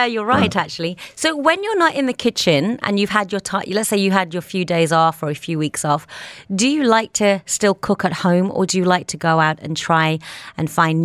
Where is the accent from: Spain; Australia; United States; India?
India; So I'm Indian. Have you tried any spicy Indian food?